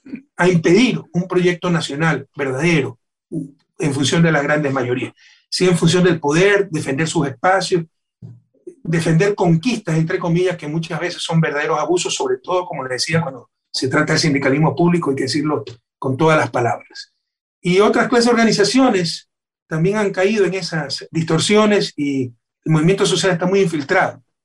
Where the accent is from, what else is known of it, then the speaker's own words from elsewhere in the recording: Ecuador; en mi país dejan, con pena tengo que decir, mucho que desear las organizaciones sociales